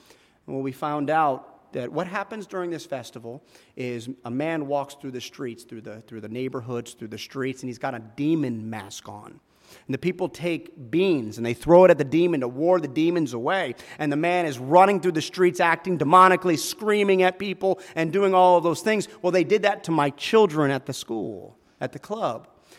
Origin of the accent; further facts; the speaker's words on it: Plantation, Florida, United States; We're from Plantation, Florida, so we're just an hour away from you guys, but they wanted to be here.